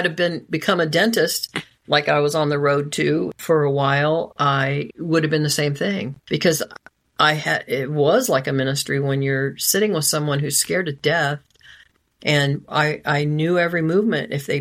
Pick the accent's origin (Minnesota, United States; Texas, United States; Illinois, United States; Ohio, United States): Ohio, United States; Xenia; also born or lived in Springfield; In Ohio, in Xenia, Ohio, which is where, well, I was born in Springfield, but I grew up basically in Xenia, and my parents and my three siblings all live there